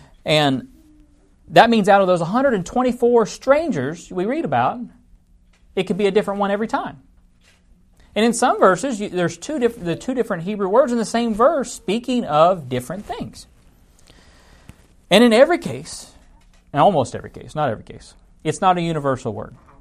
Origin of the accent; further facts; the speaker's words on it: Kentucky, United States; now in Louisiana, United States; So for example, I'm from Kentucky, but I live in Louisiana.